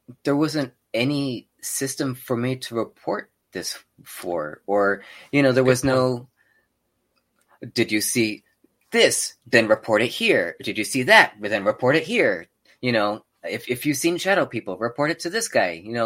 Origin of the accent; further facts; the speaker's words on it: El Paso, Texas, United States; Well, yeah, I'm from Texas. I'm from El Paso, Texas.